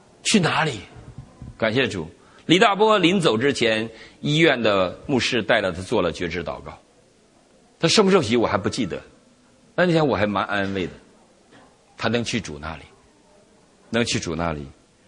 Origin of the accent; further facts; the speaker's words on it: Huimin, Shandong, China; 山东的，我老乡啊，我老家在山东，我常常记得我家惠民的，